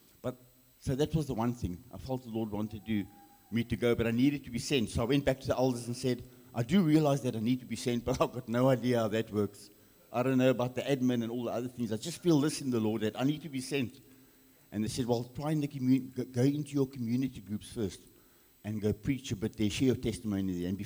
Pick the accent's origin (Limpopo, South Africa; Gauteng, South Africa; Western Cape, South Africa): Western Cape, South Africa; Cape Town; I grew up in Frederick in Cape Town with my mom and dad and two sisters.